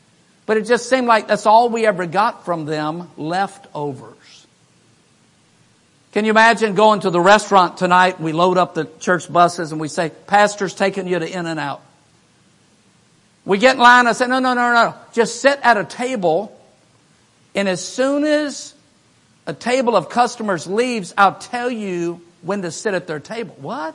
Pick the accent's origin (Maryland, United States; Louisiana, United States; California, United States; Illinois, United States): Louisiana, United States; Baton Rouge; I remember growing up in Baton Rouge, it seemed like we never went to the store to buy new pants or new shirts.